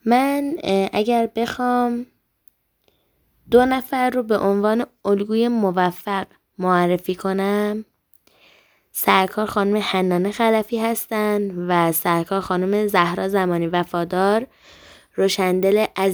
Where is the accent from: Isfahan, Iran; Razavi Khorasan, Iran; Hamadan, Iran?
Hamadan, Iran; Hamedan; من متولد 28 مهر ماه سال 1391 هستم و اهل همدان هستم.